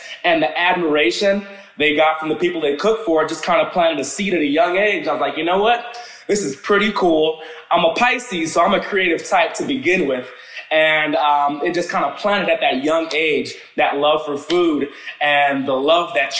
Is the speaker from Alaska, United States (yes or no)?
no; Teaneck, New Jersey, United States; also born or lived in Inglewood; And then the tri-state area, where I was born in Inglewood, raised in Teaneck, and also went to school in Tenafly, where I've had friends from all walks of life